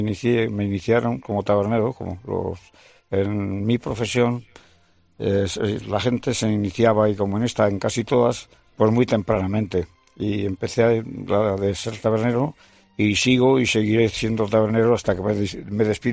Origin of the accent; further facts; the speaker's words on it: Castile and León, Spain; Ya, es que soy de Castilla la Vieja.